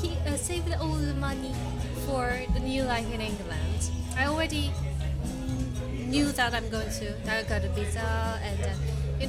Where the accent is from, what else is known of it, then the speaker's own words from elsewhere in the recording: Tokyo, Japan; also born or lived in Oxford, United Kingdom; even though I grew up in Tokyo, I'm not a big fan of big city.